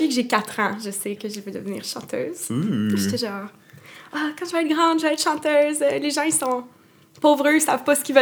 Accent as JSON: {"language": "French", "town": "Gatineau", "region": "Quebec", "country": "Canada", "said": "je viens de Gatineau, j'étais au cégep de l'Outaouais en sciences humaines."}